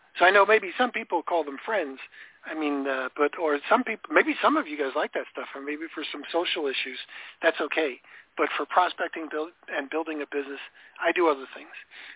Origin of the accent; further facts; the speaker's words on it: Florida, United States; Remember, I'm from Florida